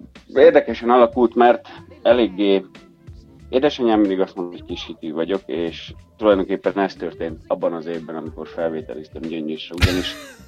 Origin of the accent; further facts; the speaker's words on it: Úri, Pest, Hungary; now in London, United Kingdom; Én Úriból származom. Úri egy kis község. Budapesttől 35 kilométerre.